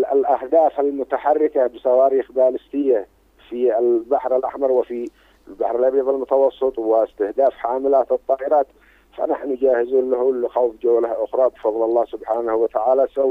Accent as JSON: {"language": "Arabic", "country": "Yemen", "said": "نحن شعب يمني يمتلك إرادته السياسية والعسكرية وقرارها السيادي"}